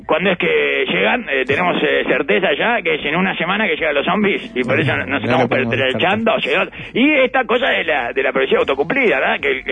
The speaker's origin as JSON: {"language": "Spanish", "country": "Uruguay", "said": "siendo uruguayo, ¿no?"}